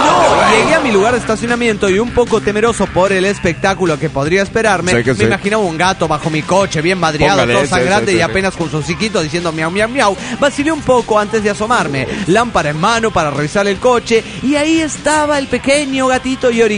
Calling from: Mexico City, Mexico; del DF mexicano.

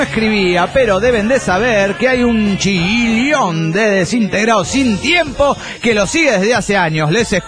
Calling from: San Rafael, Mendoza, Argentina; de San Rafael Mendoza, Argentina.

